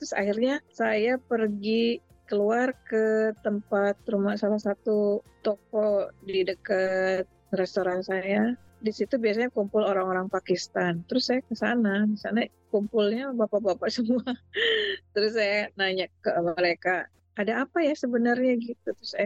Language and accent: Indonesian; Yogyakarta, Special Region of Yogyakarta, Indonesia; moved away as an adult; now in South Korea; Saya asli dari Yogyakarta. Sekarang tinggal di Korea. Di Korea udah sekitar 16 setengah tahun.